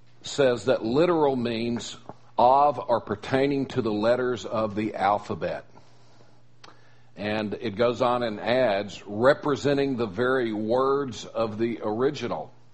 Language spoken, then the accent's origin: English; Austin, Texas, United States; I grew up in Austin, Texas, and they used to call the University of Texas the Berkeley of the South.